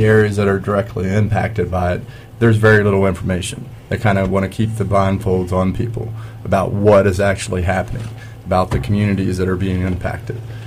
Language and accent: English; West Virginia, United States; So, I grew up in West Virginia, going fishing, going to the mountains and hiking, camping, enjoying the state